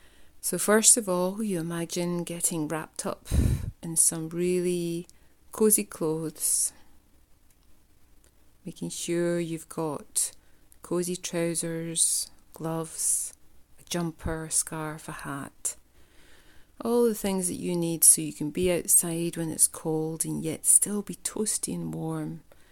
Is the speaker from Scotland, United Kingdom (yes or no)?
yes; Scotland, United Kingdom; And you might hear from my accent, I come from a place in the world called Scotland